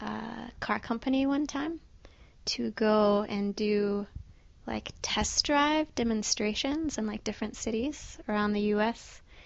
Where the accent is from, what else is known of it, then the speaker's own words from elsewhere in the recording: North Carolina, United States; I'm from North Carolina in the States, and there you're legally able to work at the age of 14.